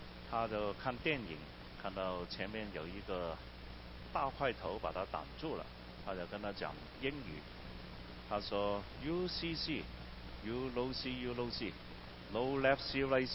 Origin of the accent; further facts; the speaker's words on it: Hong Kong; Chinese is a second language; 我是香港出生长大从来没有学过普通话的